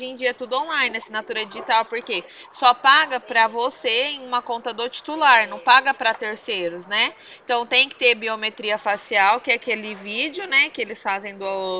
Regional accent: Barretos, São Paulo, Brazil; Não, não, sou daqui de Barretos mesmo.

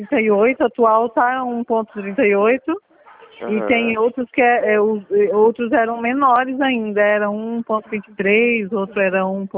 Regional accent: Mato Grosso do Sul, Brazil; Eu sou do MS.

